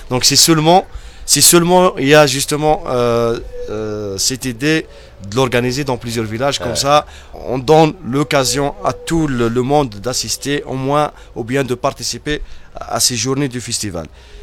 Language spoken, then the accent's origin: French; Algeria; malheureusement ici chez nous en Algérie, on souffre ce genre d'espace